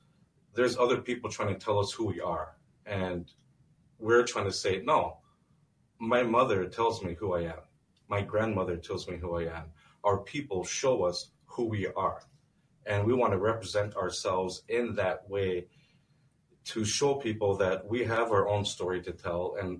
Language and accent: English; United States; My family is originally from here, and I'm from Standing Rock because as you can hear from some of our music … our people are persecuted here in Minnesota